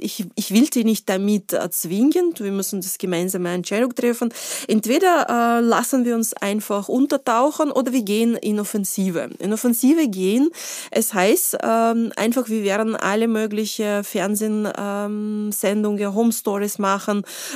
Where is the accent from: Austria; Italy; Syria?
Austria; now in Germany; Und neben der zwei gegen zwei Deutschen in Deutschland als Österreicherin gewesen.